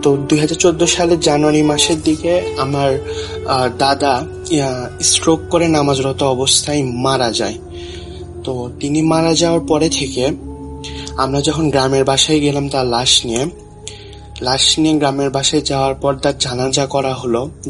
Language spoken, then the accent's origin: Bangla; Bogura, Rajshahi Division, Bangladesh; বগুড়া থেকে বলতেছি। আমার বাড়ি বগুড়ার বৃন্দাবন পাড়ায়।